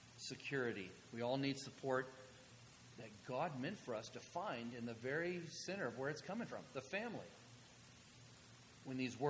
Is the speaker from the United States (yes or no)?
yes; the South, United States; I'm from the South, and they say goodbye, you know, in the house, at the door, in the driveway, and as you're leaving in the car. It's a Southern thing.